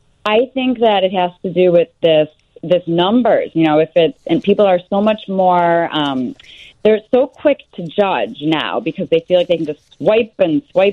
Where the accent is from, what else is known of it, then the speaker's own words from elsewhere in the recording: Glencoe, Illinois, United States; now in Los Angeles, United States; So I grew up in Glencoe.